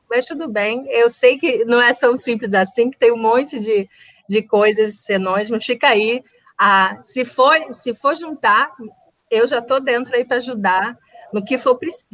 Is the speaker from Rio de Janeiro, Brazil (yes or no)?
yes; Rio de Janeiro, Brazil; Eu sou do Rio de Janeiro, nasci lá